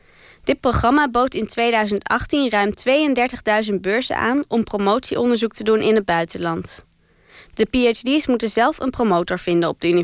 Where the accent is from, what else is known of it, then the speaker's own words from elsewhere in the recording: Malaysia; Mijn voorouders komen uit China, maar ik ben geboren en getogen in Maleisië.